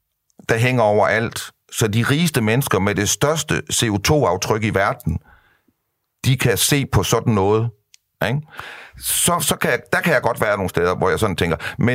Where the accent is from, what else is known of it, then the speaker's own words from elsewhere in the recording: Vejle, Region of Southern Denmark, Denmark; now in Copenhagen, Denmark; der er jeg er fra Vejle, ikke? Og Vestkysten og sådan noget. Og jeg er jo så efter, at jeg flyttede til København